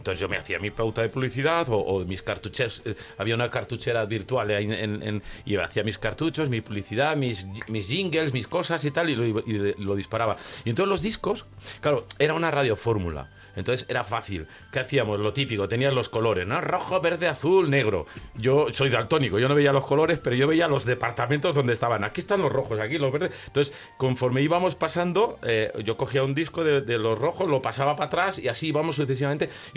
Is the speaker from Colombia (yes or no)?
no; Pamplona, Navarre, Spain; yo vivía en Pamplona, bueno, soy de Pamplona